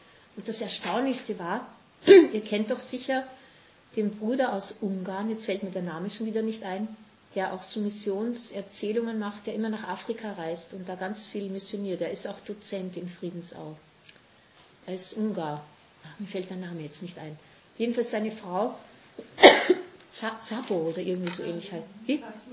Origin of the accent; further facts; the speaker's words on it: Austria; ich weiß nicht, wie man hier sagt, ich bin ja Österreicherin